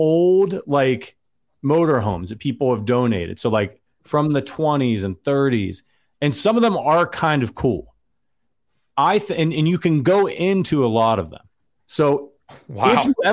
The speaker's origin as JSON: {"language": "English", "region": "Ohio", "country": "United States", "said": "You know, I'm from Northeast Ohio, you're from New York, and yes, we drive home a lot."}